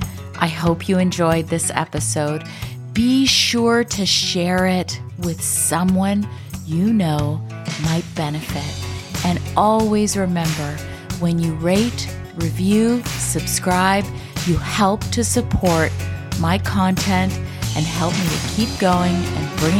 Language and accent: English; Canada; even though I'm Canadian, and I love